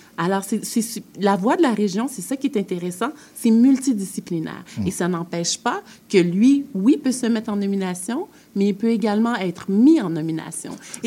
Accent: Alma, Quebec, Canada; moi, j'ai grandi à Alma, au Lac-Saint-Jean.

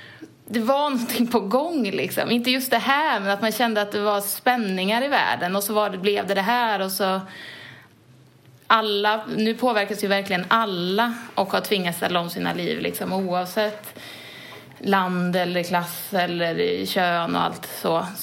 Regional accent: Arvika, Värmland, Sweden; now in Gothenburg, Sweden; Jag är 29 år. Jag bor i Björkekär i Göteborg. Men jag kommer ursprungligen från Arvika i Värmland.

